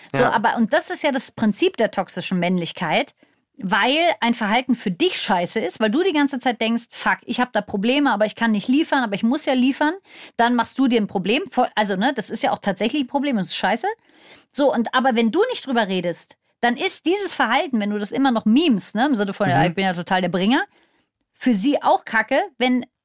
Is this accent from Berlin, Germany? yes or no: yes; Berlin, Germany; Ich kenne keinen, aber ich bin ja in Berlin aufgewachsen, da ist ja Brandenburg um die Ecke.